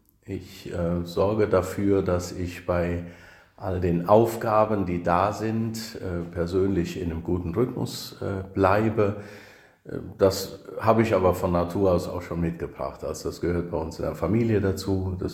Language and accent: German; Niederfischbach, Rhineland-Palatinate, Germany; also born or lived in Kirchen; Also in Kirchen bin ich geboren, weil dort das Krankenhaus war, aufgewachsen in Niederfischbach